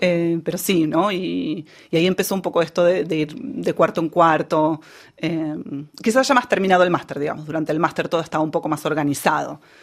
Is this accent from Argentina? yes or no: yes; Argentina; Bueno, antes de ir yo ya era bastante, bueno, como muchos argentinos o como mucha gente, bastante fan de Inglaterra.